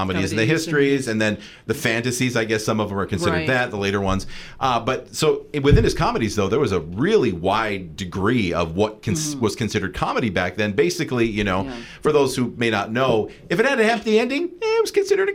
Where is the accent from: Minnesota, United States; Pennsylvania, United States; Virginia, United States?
Minnesota, United States; That was the very first live I ever saw was there, because I grew up in Minnesota too.